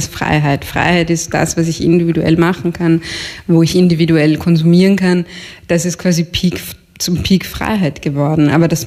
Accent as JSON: {"language": "German", "country": "Austria", "said": "Nein, es gibt immer so, ich komme aus Österreich"}